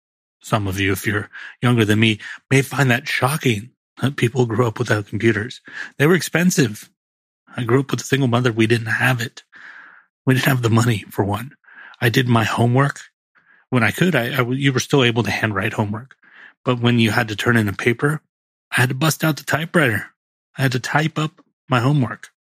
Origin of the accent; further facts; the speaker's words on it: California, United States; I might just know who they are because I'm from Silicon Valley.